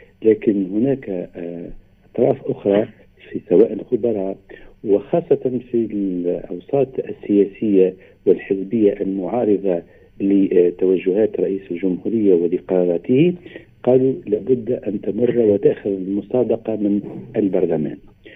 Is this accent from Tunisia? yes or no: yes; Tunisia; شوف يعني كتونسي وكمتابع للشأن الوطني